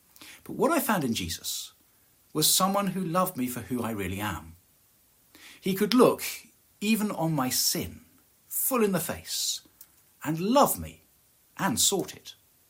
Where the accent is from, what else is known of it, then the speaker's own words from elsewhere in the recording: Scotland, United Kingdom; Rowan Williams has a quip about the English, which as a Scot I rather like.